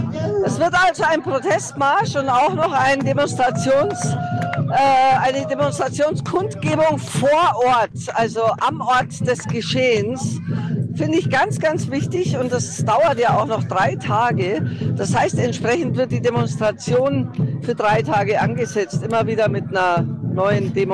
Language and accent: German; Munich, Bavaria, Germany; Nein, ich komme aus München.